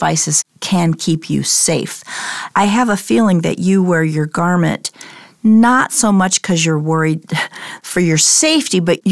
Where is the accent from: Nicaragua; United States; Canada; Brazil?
United States; Illinois; or if you're in my hometown in Illinois, it might be snowing